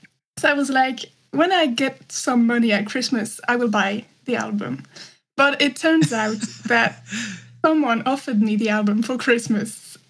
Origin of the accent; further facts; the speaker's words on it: France; I'm from France and I love … of course.